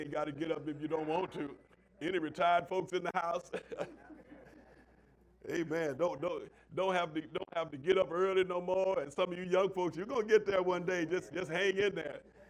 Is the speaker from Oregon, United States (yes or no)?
no; Oklahoma, United States; I'm from Oklahoma, so y'all pray for me. I got some Oklahomaisms.